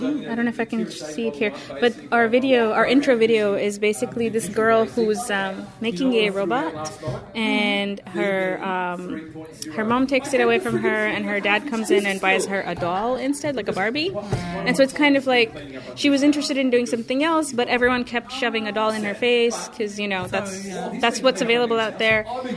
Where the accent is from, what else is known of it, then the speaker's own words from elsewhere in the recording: Dubai, United Arab Emirates; also born or lived in United States; I didn't grow up in America, so I'm not American-American. I grew up in the Middle East.